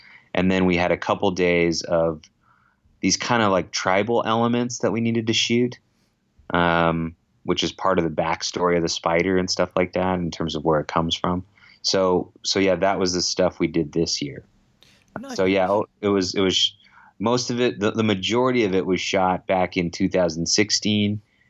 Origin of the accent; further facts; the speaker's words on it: Merced, California, United States; now in Los Angeles, United States; my hometown, which is called Merced.